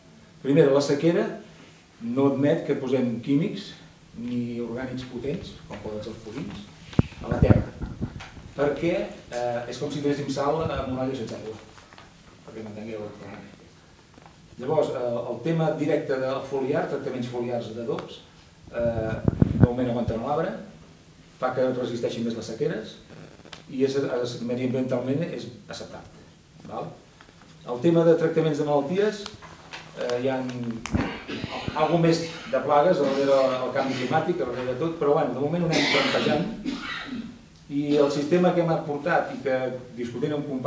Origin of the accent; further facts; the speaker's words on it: Catalonia, Spain; Bueno, sí, coneixem tots som de Sant Feliu.